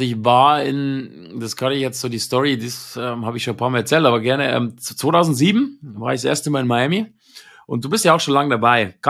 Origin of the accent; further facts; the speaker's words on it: Ingolstadt, Bavaria, Germany; ich habe gesagt, ich komme aus Ingolstadt